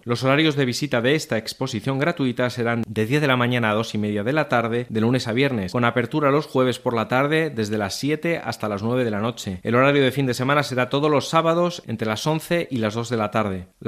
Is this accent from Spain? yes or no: no; Armenia; puedo decir que en mi país, Armenia, ya no se hacen piezas de arte similares